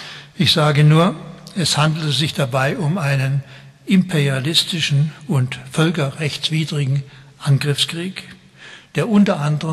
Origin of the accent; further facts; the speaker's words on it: Waldkirch, Baden-Württemberg, Germany; war ich doch in meiner Heimatstadt Waldkirch selbst 10 Jahre lang Stadtrat und Fraktionsvorsitzender